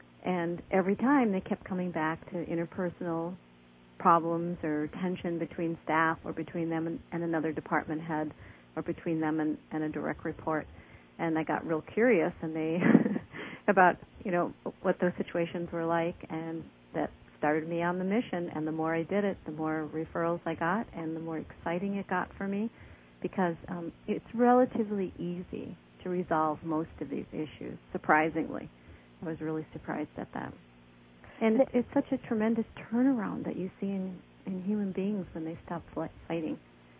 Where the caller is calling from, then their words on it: St. Paul, Minnesota, United States; I'm calling from St. Paul, Minnesota.